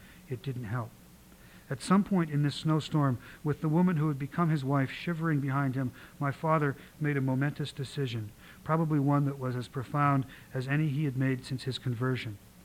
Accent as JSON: {"language": "English", "town": "Didsbury", "region": "Alberta", "country": "Canada", "tie": "born or raised there", "said": "I thought I should look up my hometown, Didsbury, in the index."}